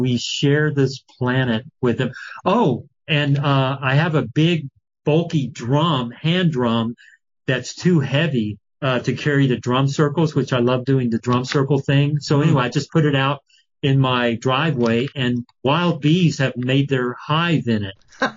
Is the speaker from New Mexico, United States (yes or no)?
yes; Los Alamos, New Mexico, United States; And growing up in Los Alamos in New Mexico, we would literally encounter Western diamondback rattlesnakes out in the road.